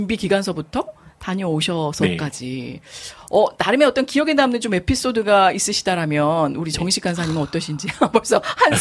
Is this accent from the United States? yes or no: yes; United States; now in South Korea; 학창 시절을 이제 미국에서 보냈었었기 때문에 한국에서의 수련회가 조금 그립기도 하면서